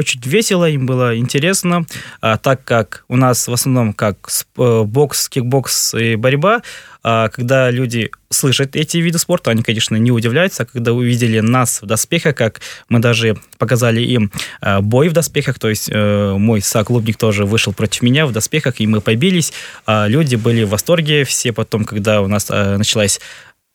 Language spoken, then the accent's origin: Russian; Kyrgyzstan; я, Руслан, Кристина, Вика, все мы из Кыргызстана.